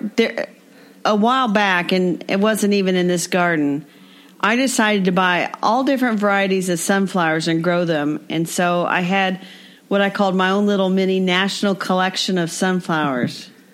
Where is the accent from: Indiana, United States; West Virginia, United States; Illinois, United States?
Indiana, United States; Indianapolis; from Indianapolis.